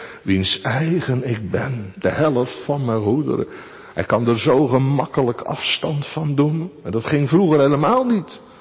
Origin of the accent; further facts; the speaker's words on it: Hoogvliet, South Holland, Netherlands; In Hoogvliet, waar ik opgegroeid ben